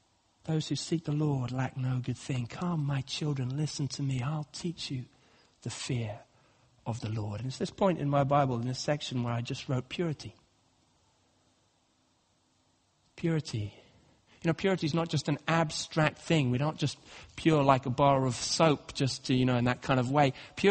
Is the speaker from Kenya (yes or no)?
yes; Nairobi, Kenya; When I was a teenager taking my A-levels, was growing up in Kenya, and I used to sometimes walk around the garden. It was quite hard sometimes in Nairobi to meet up with your friends at night.